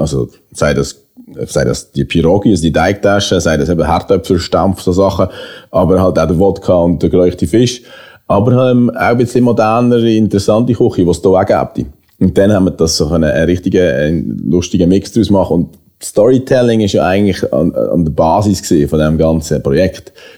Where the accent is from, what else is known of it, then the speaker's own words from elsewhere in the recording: Basel, Basel-Stadt, Switzerland; aber bei uns in Basel gibt es das fast nicht.